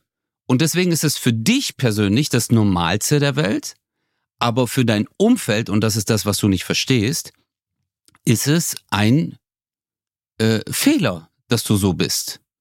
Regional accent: Turkey; den Rassismus, den ich jetzt zum Beispiel als Türke durchgemacht habe

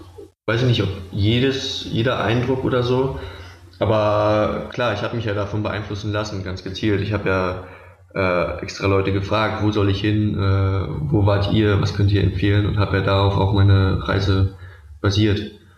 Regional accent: Berlin, Germany; ich komme aus Berlin, hier ist es so international

